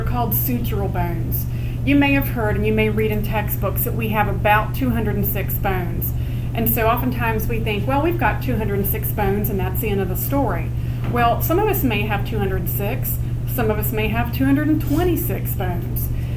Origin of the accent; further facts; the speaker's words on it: North Carolina, United States; I'm from North Carolina, so I'm a Tar Heel.